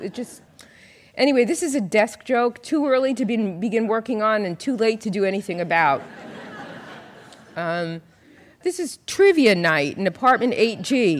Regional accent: Brooklyn, New York, United States; I grew up in Brooklyn, and I still don't really understand yards, even though I have one now.

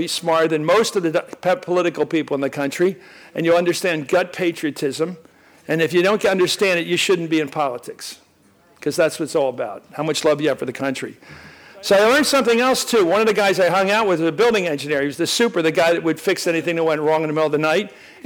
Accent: Philadelphia, Pennsylvania, United States; I'm from Philly.

